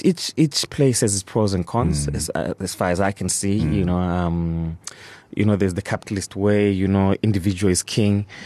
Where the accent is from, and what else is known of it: Tanzania; born or raised there; also born or lived in Canada